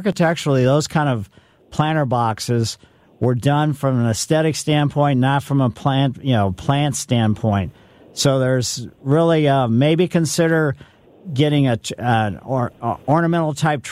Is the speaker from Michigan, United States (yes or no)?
no; Ellisville, Missouri, United States; Growing up in Ellisville, we down on Flat by the Botanical Garden, my parents moved to Ellisville, and we had junipers as foundation plants